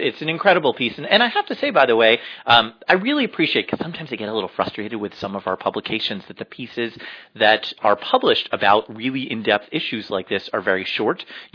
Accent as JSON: {"language": "English", "town": "New York City", "region": "New York", "country": "United States", "said": "I'm from New York City. It's its own scene there."}